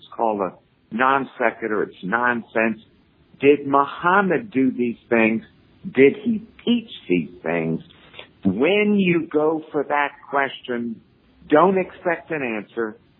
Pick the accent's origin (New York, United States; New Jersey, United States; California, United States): New York, United States; New York City; And I said, look, I'm from New York City. I grew up with death threats.